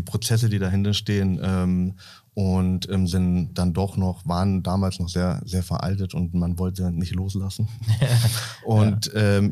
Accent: Bavaria, Germany; weil ich bin Oberfranke vom Dorf, bin so ein 1000-Seelen-Dörfchen groß geworden

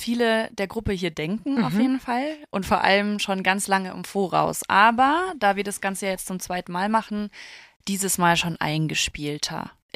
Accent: Munich, Bavaria, Germany; now in Berlin, Germany; Und ich bin ja in München aufgewachsen. Ich liebe die Berge. Das ist quasi in meinem Blut drin. Und das vermisse ich in Berlin sehr.

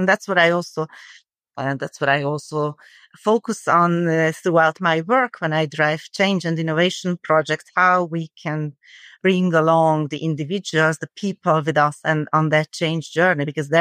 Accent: Hungary; English is a second language; When I grew up in Hungary, which is a post-communist country in the 90s.

